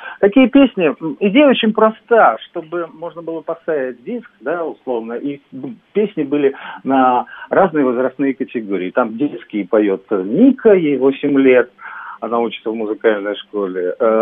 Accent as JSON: {"language": "Russian", "region": "Moscow", "country": "Russia", "said": "Я москвич."}